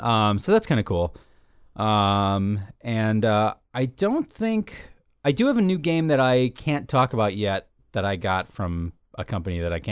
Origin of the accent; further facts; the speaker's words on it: Chicago, Illinois, United States; You know, and being growing up in the Chicago area, we were kind of lucky because a lot of the big game companies were based out of Chicago.